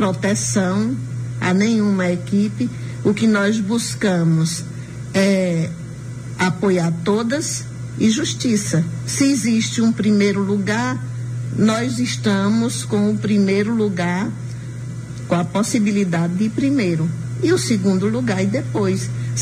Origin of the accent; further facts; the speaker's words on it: Ceará, Brazil; Eu sou cearense, então tenho muitas amizades no Ceará.